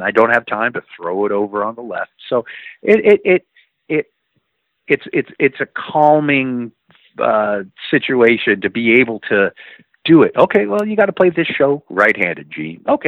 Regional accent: El Paso, Texas, United States; also born or lived in Dallas; I was two. I was born in Dallas, and then my family moved to El Paso.

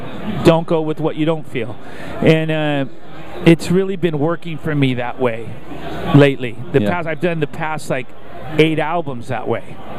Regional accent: Los Angeles, California, United States; now in Plymouth, United States; I grew up in Los Angeles.

